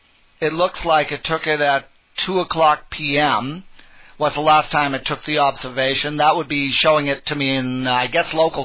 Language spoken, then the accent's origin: English; United States; And because I'm American, I have mine set to Fahrenheit, of course.